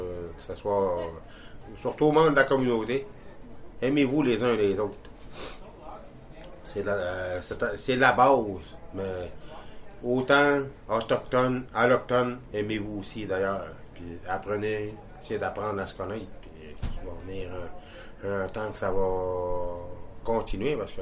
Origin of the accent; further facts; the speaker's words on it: Kitcisakik, Quebec, Canada; je viens de Kitchizagik.